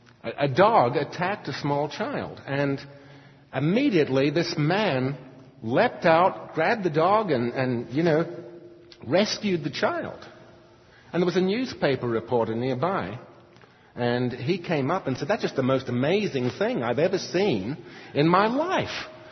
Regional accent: Australia; accent: mostly Australian; now in Houston, United States; I'm actually from the deep south, Australia. That's my family moved there from Britain, and I grew up there, and I have a mostly Australian accent.

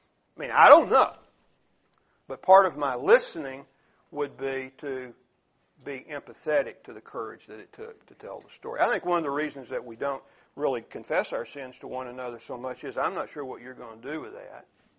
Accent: Dallas, Texas, United States; I was raised over in Lake Highlands, just off White Rock Lake, and got off early from Gaston High Junior High one day

